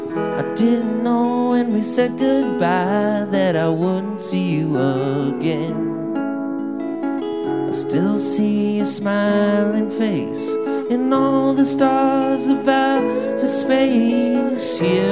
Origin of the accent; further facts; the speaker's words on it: New Jersey, United States; also born or lived in Vermont; Well, I grew up in Vermont and New Jersey, but my whole family's from New Jersey.